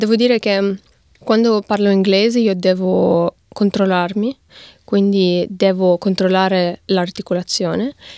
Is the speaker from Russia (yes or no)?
yes; Russia; Italian is a second language; also born or lived in Ukraine; praticamente sono cresciuta in Russia, quindi tutto che ho studiato lì era in russo, e praticamente la mia personalità è formata lì, però ogni estate comunque tornavo in Ucraina e sempre stavo in contatto stretto con la mia famiglia ucraina